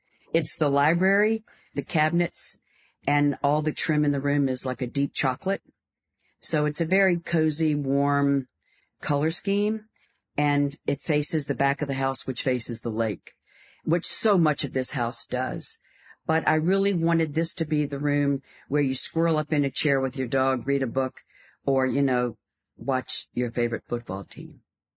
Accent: Richmond, Virginia, United States; I was born and raised in Richmond, and I now have family in Charlottesville.

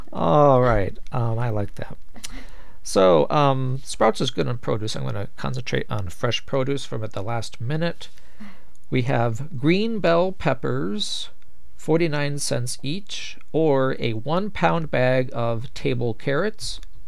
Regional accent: Corpus Christi, Texas, United States; born there; Now, I was born in Corpus Christi, Texas, so we had whoopie pies where I grew up.

